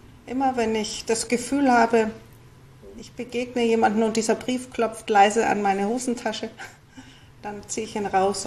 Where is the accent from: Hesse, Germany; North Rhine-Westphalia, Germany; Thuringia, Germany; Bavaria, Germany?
Bavaria, Germany; Munich; ich bin eben in München aufgewachsen